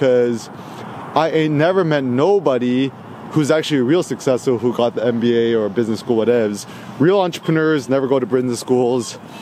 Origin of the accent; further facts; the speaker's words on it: United States; Even as a kid growing up, you know, I'm Korean American, right?